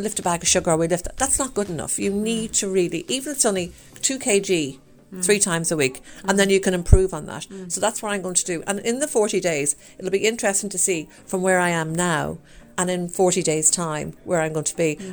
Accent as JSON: {"language": "English", "country": "Ireland", "said": "I mean, we're Irish."}